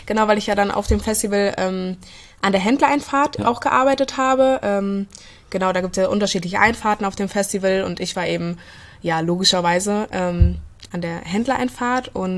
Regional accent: Blankenau, Hesse, Germany; also born or lived in Fulda; Geboren bin ich in Fulda, aber aufgewachsen in Blankenau. Also das ist liegt in der Gemeinde Hosenfeld, das ist so 18 Kilometer von hier entfernt. Genau, und war eigentlich schon immer in Fulda und bin hier auch auf die Schule gegangen.

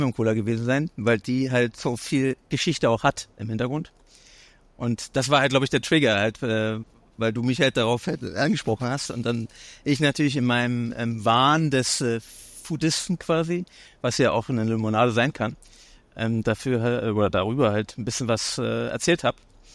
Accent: Berlin, Germany; die Stadt Berlin, was ja meine Heimat und mein kreativer Hotspot ist.

